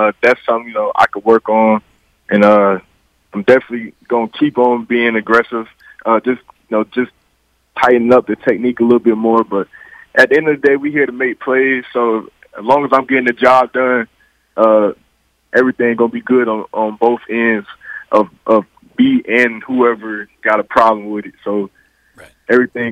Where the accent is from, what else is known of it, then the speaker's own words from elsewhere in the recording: Atlanta, Georgia, United States; I didn't follow them, but I'm saying, like, I'm from Atlanta, so, you know, they come on every day on TV.